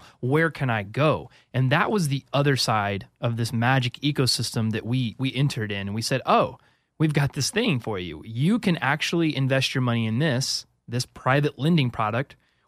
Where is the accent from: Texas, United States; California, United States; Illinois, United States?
Texas, United States; And maybe it's because I'm from Texas and I don't like people touching my stuff, right?